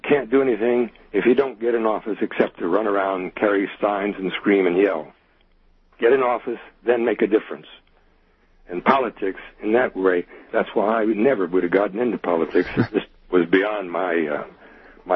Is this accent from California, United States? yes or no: yes; California, United States; We grew up in California with Mexicans, with Japanese, with Koreans, with black kids, everybody, the whole thing.